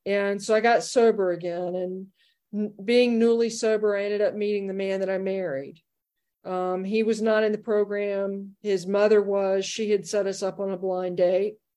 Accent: Savannah, Georgia, United States; And I was growing up in Savannah, Georgia.

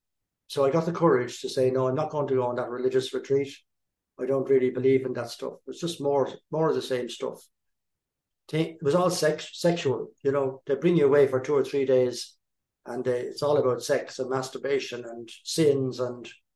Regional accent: East Coast, Ireland; when I was seven in Ireland, I was born and raised in Ireland on the East Coast.

